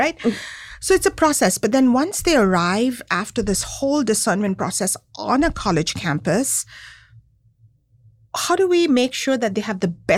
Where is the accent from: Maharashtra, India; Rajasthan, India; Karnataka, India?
Maharashtra, India; Mumbai; I grew up in Bombay.